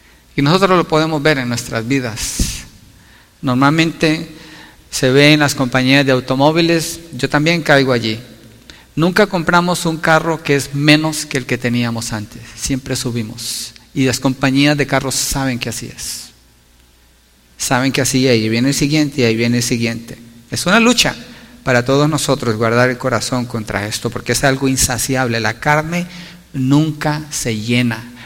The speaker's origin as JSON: {"language": "Spanish", "country": "Colombia", "tie": "born or raised there", "said": "Creo que en mi país, en Colombia, hay algo de esto. Allá, cuando yo crecí, había personas trabajando en la casa"}